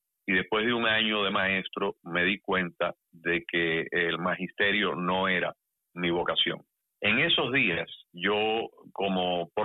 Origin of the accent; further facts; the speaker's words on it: Matanzas, Cuba; Yo nací hace 62 años en Matanzas, en Cuba. Yo nací en el barrio, en una clínica que quedaba en el barrio de Versalles.